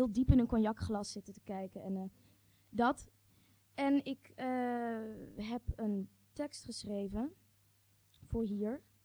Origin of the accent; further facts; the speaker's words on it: Amsterdam, North Holland, Netherlands; Ik kom uit Amsterdam oorspronkelijk. En een ras echte.